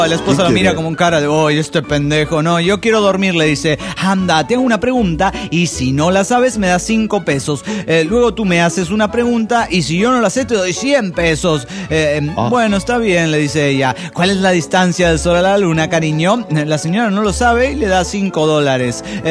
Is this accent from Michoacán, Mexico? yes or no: no; Monterrey, Nuevo León, Mexico; de Monterrey.